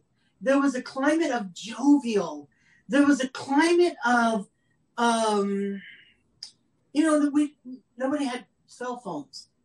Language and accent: English; San Antonio, Texas, United States; And I'm from Southwest, the Southwest, which is San Antonio, but the Southern charm of Atlanta was amazing.